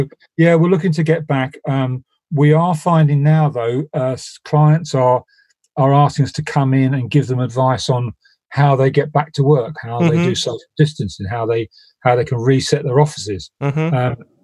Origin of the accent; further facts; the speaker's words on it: London, United Kingdom; born there; accent: Cockney; also born or lived in Australia; I was born in South London, so I'm a Cockney by birth. Mm-hmm. I lived in Australia for several years and then settled back here.